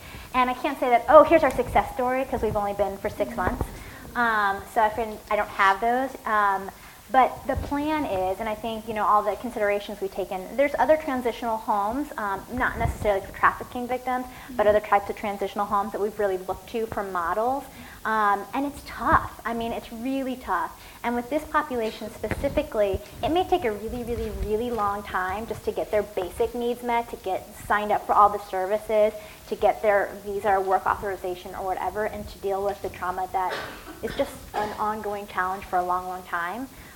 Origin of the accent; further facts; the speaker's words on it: Midwest, United States; I'm not from here, I'm from the Midwest, so I find it pretty shocking.